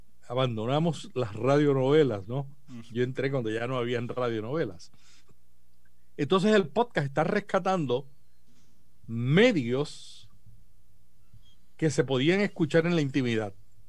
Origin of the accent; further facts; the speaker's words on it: Puerto Rico; comencé de locutor en radio en Puerto Rico, soy puertorriqueño